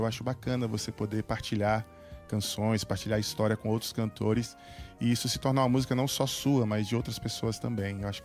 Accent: Olinda, Pernambuco, Brazil; Mas, assim, a minha família sempre foi da igreja. Nós crescemos na Igreja Batista, lá em Olinda. Igreja Batista de... Primeira Igreja Batista de Rio Doce.

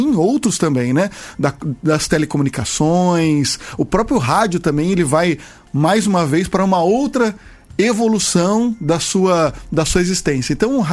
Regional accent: Jacareí, São Paulo, Brazil; Não, sou daqui de Jacareí mesmo.

